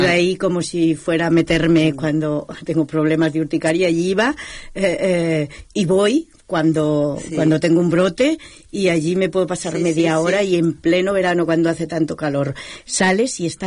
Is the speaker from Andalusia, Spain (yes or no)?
no; Valladolid, Castile and León, Spain; yo que acabo de venir de Valladolid, he estado 4 días, me entusiasma, es mi tierra y estoy muy bien entre pinares allí, con el río Duero alrededor, en el sitio donde voy, a las afueras de Valladolid